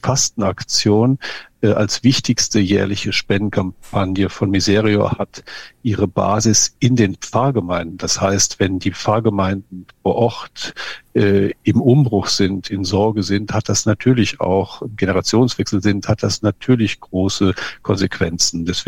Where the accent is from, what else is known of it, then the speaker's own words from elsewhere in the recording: Aachen, North Rhine-Westphalia, Germany; ich stamme ja aus Aachen